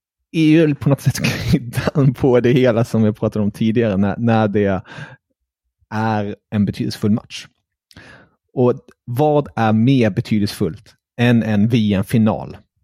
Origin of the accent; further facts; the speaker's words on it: Germany; som tysk måste jag ändå följa min tyska linje här.